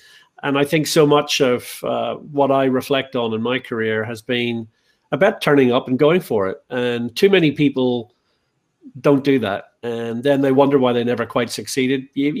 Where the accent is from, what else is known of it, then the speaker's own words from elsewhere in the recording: Northern Ireland, United Kingdom; I'm from Ireland. I'm from Northern Ireland.